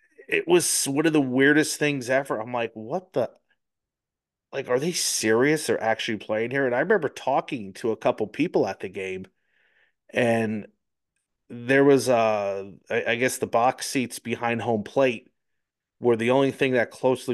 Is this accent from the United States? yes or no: yes; New Jersey, United States; I remember growing up in New Jersey in the late 90s, and we had a lot of minor league teams